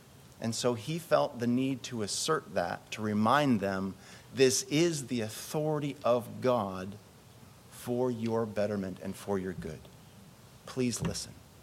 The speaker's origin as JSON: {"language": "English", "country": "United States", "accent": "American", "lives_now": "Germany", "said": "if I show up as an American with my accent that still persists after 20 years"}